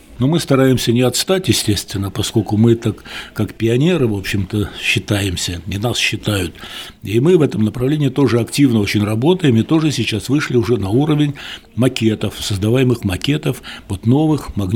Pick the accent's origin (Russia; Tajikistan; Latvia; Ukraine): Russia; Krasnoyarsk, Krasnoyarsk Krai; Я вообще родился в Красноярске, вот, окончил там среднюю школу, потом поехал учиться в Томск.